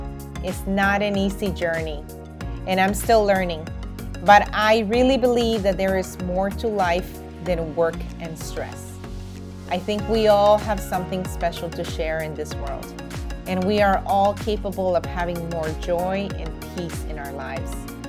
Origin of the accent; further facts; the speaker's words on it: Miami, Florida, United States; moved away as an adult; also born or lived in New York; now in France; I am a girl from Honduras, born in New York, but was raised in Miami since the age of 12. And then at age 42, I got a crazy idea with my husband to move to the south of France.